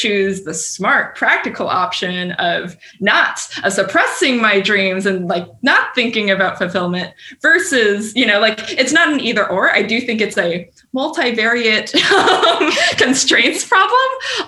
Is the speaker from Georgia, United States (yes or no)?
no; Washington, United States; Like I grew up in Washington State. I like some things about Seattle.